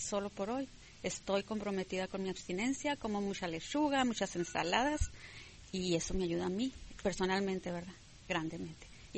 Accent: Chihuahua, Mexico; Soy de Chihuahua y tengo un tío

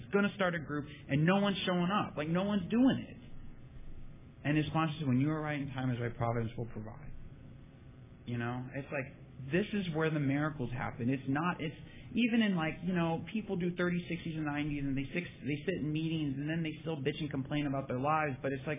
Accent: Virginia, United States; I mean, I'm from Virginia. I went to a meeting in Virginia

